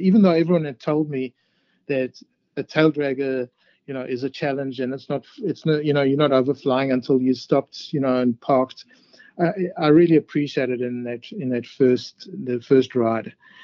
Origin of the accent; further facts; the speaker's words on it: South Africa; a friend of mine who I grew up with in South Africa